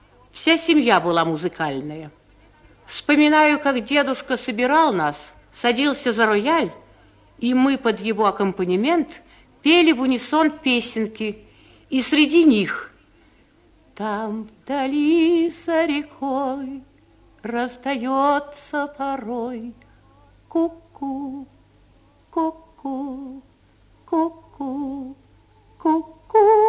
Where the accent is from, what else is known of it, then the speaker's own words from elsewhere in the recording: Tambov Oblast, Russia; also born or lived in Moscow; Я родилась в Москве. Раннее детство мое протекало в деревне, в бывшей Тамбовской губернии, где мы жили детьми. Сестра, брат и я с нашим отцом и дедушкой.